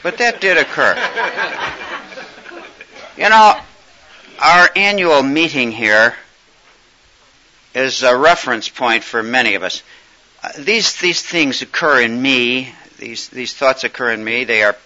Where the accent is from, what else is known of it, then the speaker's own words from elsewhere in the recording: Chicago, Illinois, United States; I'm from Chicago.